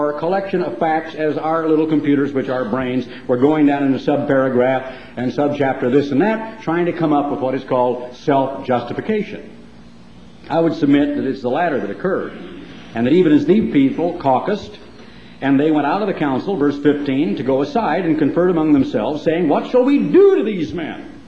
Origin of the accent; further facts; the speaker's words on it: United States; I'm not a partisan politician, but I am an American, and he made me proud to be that.